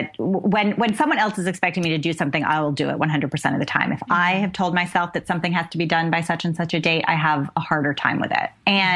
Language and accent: English; Rhode Island, United States; I grew up in Rhode Island, mm-hmm. and I still consider myself a New Englander.